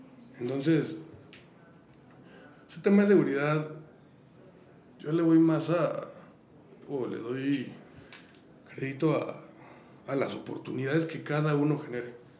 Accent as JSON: {"language": "Spanish", "country": "Mexico", "said": "y soy orgullosamente mexicano"}